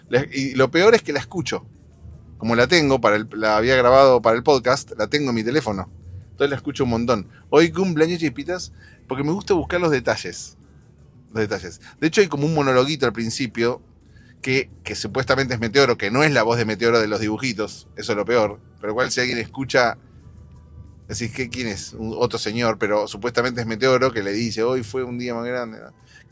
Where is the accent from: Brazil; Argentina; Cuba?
Argentina; Somos de Argentina